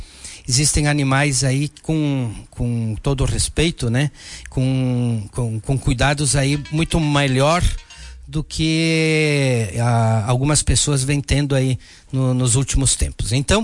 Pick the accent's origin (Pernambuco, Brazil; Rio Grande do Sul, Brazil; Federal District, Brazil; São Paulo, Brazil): Rio Grande do Sul, Brazil; Vacaria; Eu sou natural aqui de Vacaria, né? Nascido nessa terra, no tempo em que IP era quarto distrito de Vacaria, então sempre atuei nesta região.